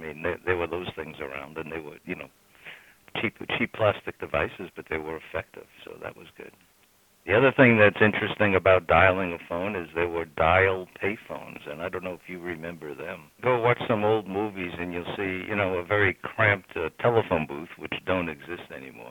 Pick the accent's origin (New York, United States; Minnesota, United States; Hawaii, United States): New York, United States; New York City; we grew up in New York City, so we travel around the city, and I went to college in New York City.